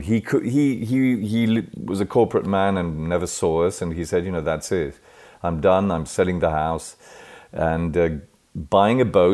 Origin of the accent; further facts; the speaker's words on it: Paris, Île-de-France, France; But I was born and raised around Paris, first in Paris, then we moved to the suburbs of Paris, and I went to an international school for many years.